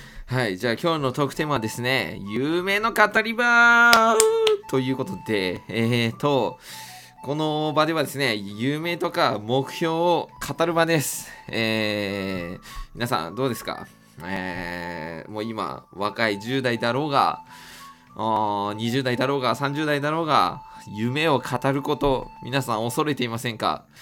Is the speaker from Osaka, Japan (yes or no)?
no; Hokkaido, Japan; 北海道は最近ですね、暑くなったり寒くなったりを繰り返しています。私の地元は繰り返しています。なので私の地元は特に寒暖差が激しいところらしいんですけども